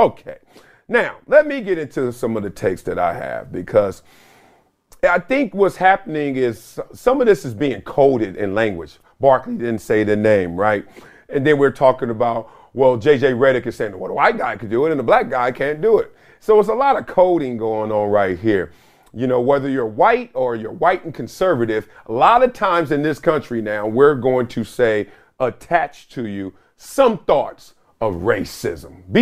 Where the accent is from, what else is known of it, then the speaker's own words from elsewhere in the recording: Compton, California, United States; as a young black male that was growing up in Compton, South Central